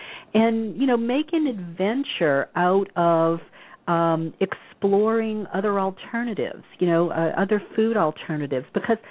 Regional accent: Louisiana, United States; here in California, you know, this is a popular thing, but believe me, I come from Louisiana.

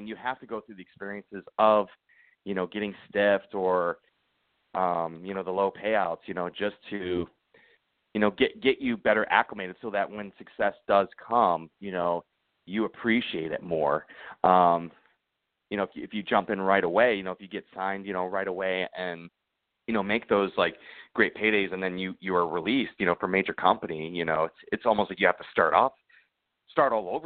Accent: Toledo, Ohio, United States; I grew up in the Toledo area, so less than an hour north is the Detroit

